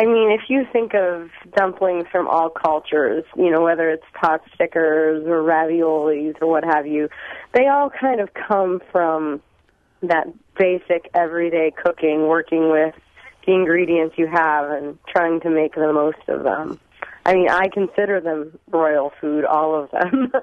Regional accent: Pittsburgh, Pennsylvania, United States; I'm from Pittsburgh, and if you know anything about the Pittsburgh area, you know that the pierogi is king there

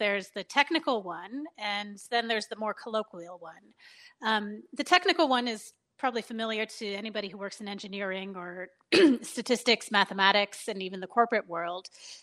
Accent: California, United States; I grew up in the Bay Area, sort of on the cusp of an earlier tech boom. And then I went east for college and grad school at MIT, which was another center of optimization, and came back to Silicon Valley when it was sort of roaring into the latest tech boom.

